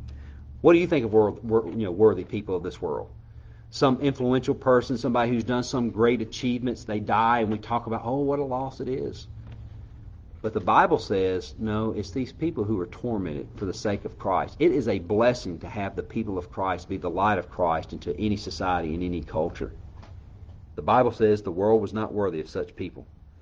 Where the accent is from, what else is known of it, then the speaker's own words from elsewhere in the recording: Mississippi, United States; I'm from Mississippi and all these great things about Mississippians, right?